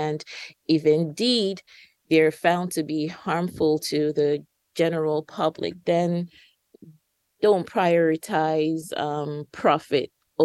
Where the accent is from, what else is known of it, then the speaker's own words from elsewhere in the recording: Nigeria; now in United States; I'm originally from Nigeria, and I've been in the U.S. since 2015